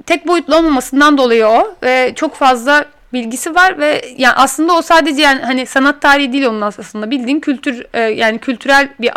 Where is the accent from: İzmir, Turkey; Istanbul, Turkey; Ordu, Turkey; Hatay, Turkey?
İzmir, Turkey; Ben mesela İzmirliyim.